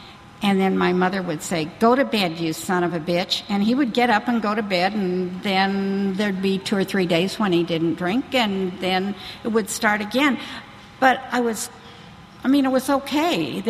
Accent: Portland, Oregon, United States; born there; I was born in Portland, Oregon. I'm an only child

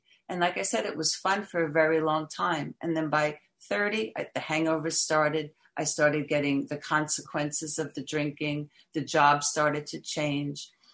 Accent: New York City, New York, United States; I'm from New York and I'm third generation and I lived down in Chelsea back in the 80s.

